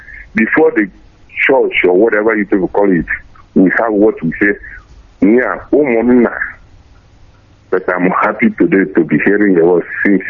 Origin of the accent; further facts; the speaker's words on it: Anambra, Nigeria; I'm from Anambra State, in Umurumu, I am a local government.